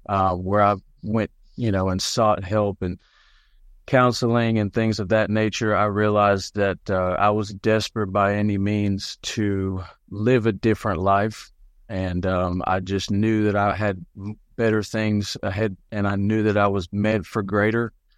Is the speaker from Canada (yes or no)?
no; Gatlinburg, Tennessee, United States; also born or lived in Knoxville; I was born in Knoxville, the University of Tennessee, Vols, and grew up actually in the same hometown as … Went to school in Sevier County.